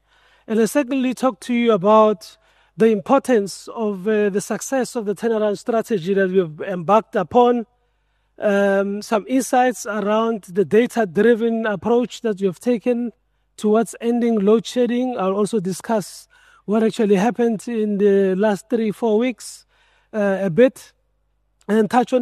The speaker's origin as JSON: {"language": "English", "town": "Brits", "region": "North West", "country": "South Africa", "tie": "born or raised there", "also_born_or_lived": "Rustenburg", "said": "I was not born in Soweto. I was born in Rustenburg. I grew up in Brits, so I'm from the maize and tobacco farms of the Northwest."}